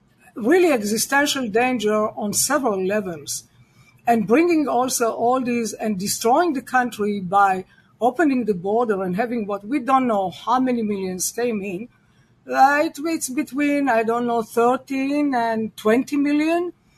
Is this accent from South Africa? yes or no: no; Israel; English is a second language; moved away as an adult; now in United States; And there are many people, actually, who came here. I came here from Israel.